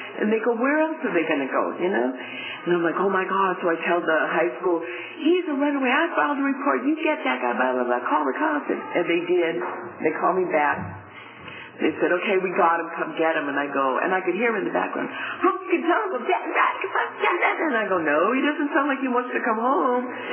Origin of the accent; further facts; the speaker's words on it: Venice, California, United States; I grew up in Venice, went to Venice High School.